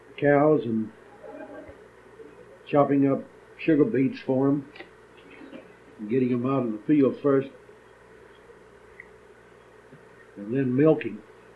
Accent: Rivera, Texas, United States; also born or lived in Scotland, Texas; now in Kingsville, United States; presently living in Kingsville, Texas. I was born in Scotland, Texas, Archie County, in 1908. And we moved to Rivera in 1909.

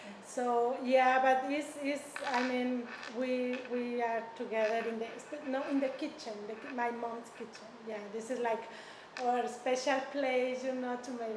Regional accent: Guanajuato, Mexico; English is a second language; now in United States; I am from Guanajuato, Mexico, that is on the center part of Mexico.

